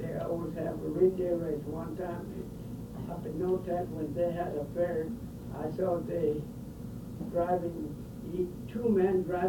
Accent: Cottonview, United States; also born or lived in Kimolina; I was born here in the Cottonview area, but before I get to Moon, they took me to Kimolina.

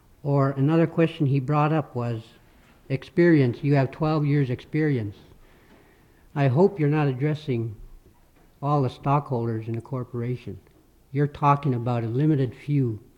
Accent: Nulato, Alaska, United States; I'm from Nalato.

